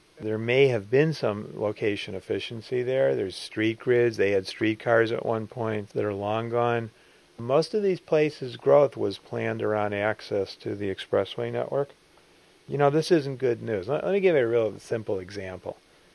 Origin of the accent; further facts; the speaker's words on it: Park Forest, Illinois, United States; Well, I grew up in Park Forest, 35 miles south of downtown Chicago.